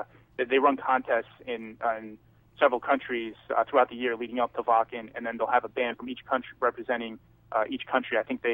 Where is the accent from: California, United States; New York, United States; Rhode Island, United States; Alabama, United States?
Rhode Island, United States; Providence; Coming, because I'm from Rhode Island, so coming from Providence, basically one of the main hubs on the East Coast is the Newark Airport.